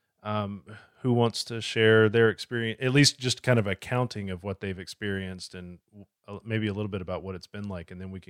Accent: Georgia, United States; You know, I grew up in Georgia.

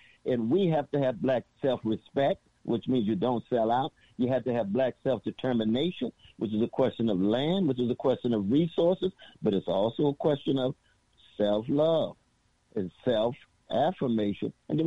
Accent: Sacramento, California, United States; They talking about brothers and sisters I grew up with on the Chaco side of Sacramento, coming out of Shiloh Baptist Church.

